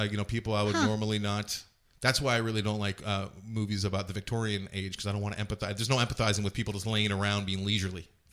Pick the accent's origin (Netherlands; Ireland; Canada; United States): Ireland; I am an Irish person and I drink a lot.